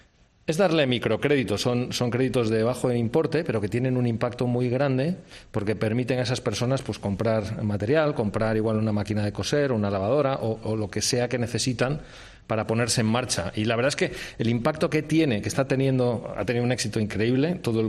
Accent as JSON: {"language": "Spanish", "country": "Spain", "said": "Yo me siento, desde luego, muy orgulloso como español"}